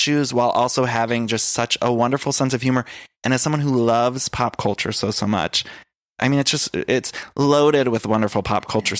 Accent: Solon, Ohio, United States; Right. Yeah. I was right in Solon, which I was looking up.

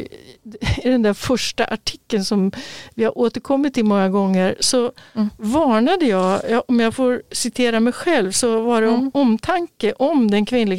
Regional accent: Örebro, Örebro County, Sweden; Men när jag var liten i Örebro

